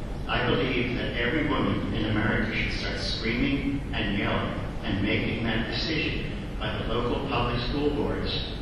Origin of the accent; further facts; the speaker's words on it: Philadelphia, Pennsylvania, United States; from Philadelphia, Pennsylvania.